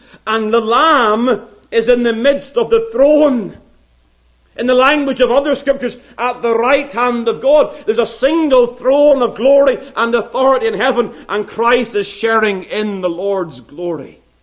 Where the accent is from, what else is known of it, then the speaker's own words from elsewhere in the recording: United Kingdom; being a British subject